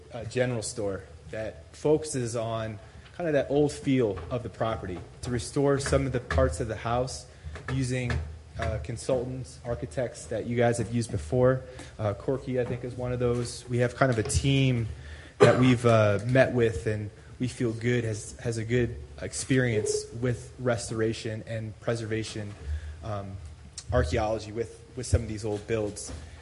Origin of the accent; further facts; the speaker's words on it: Jamestown, Virginia, United States; My wife and I'm from Virginia, Jamestown.